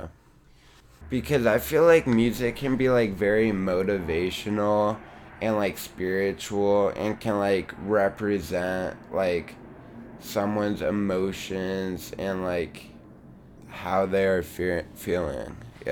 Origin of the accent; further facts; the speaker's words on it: San Francisco, California, United States; I'm 18. I'm from San Francisco, born and raised.